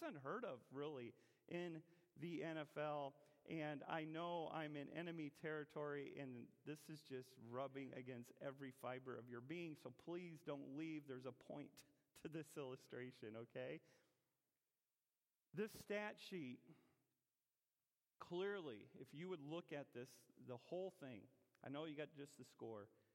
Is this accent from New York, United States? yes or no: no; Iowa, United States; I was born and raised in Iowa. Have I ever mentioned that to you before? We grew a lot of potatoes over there in Iowa.